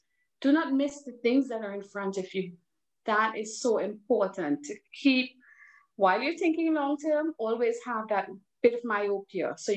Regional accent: India; So I am Indian.

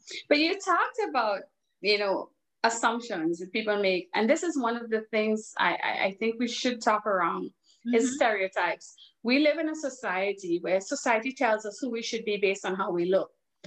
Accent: India; So I am Indian.

